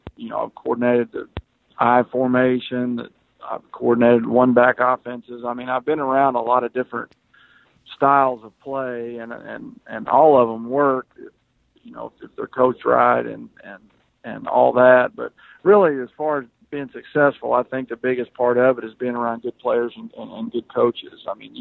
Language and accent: English; Rogers, Arkansas, United States; Well, I am from Rogers, Arkansas, which is about 18 miles down the road from Fayetteville.